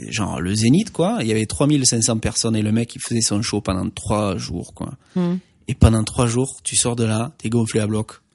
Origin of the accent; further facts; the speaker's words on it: Occitanie, France; moved away; surtout quand on vient du Gers. Excuse-moi, mais bon, moi j'adore mon département, la vie est superbe, le département est très beau.